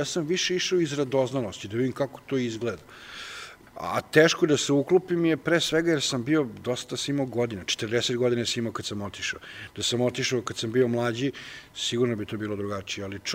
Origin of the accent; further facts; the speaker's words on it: Belgrade, Serbia; Ja sam rođen u Beogradu i ceo život sam tamo